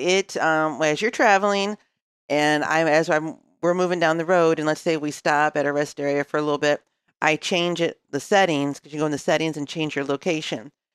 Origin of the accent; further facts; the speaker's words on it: Indiana, United States; I need to probably do that because, you know, we're from Indiana.